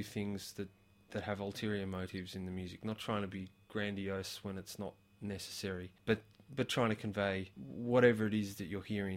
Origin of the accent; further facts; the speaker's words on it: Castle Hill, New South Wales, Australia; I grew up in Castle Hill